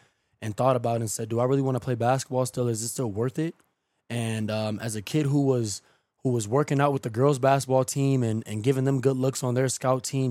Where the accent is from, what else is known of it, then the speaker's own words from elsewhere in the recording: Solon, Ohio, United States; So it's just like, for me, growing up in Solon, it was always a lot of what ifs.